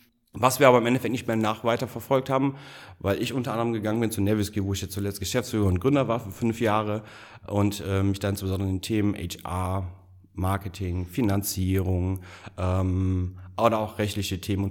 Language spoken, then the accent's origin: German; Stolberg, North Rhine-Westphalia, Germany; born there; bin gebürtiger Stolberger aus der Aachener Region also.